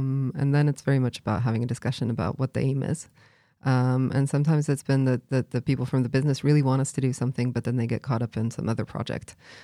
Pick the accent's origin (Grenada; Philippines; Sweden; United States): Sweden; really fun if we in Sweden could have that as well